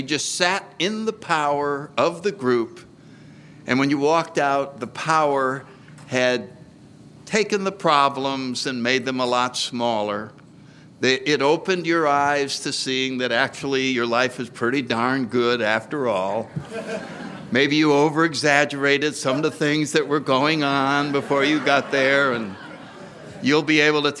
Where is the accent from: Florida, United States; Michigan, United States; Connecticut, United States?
Connecticut, United States; New Haven; And so let me just start out by saying I grew up in New Haven, Connecticut in my 30s.